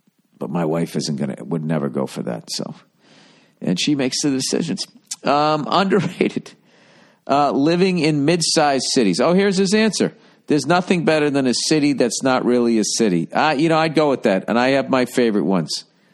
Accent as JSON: {"language": "English", "region": "East Coast", "country": "United States", "tie": "born or raised there", "lives_now": "Los Angeles, United States", "said": "Because, you know, just growing up on the East Coast and everything, I think it's, you know, I miss the four seasons"}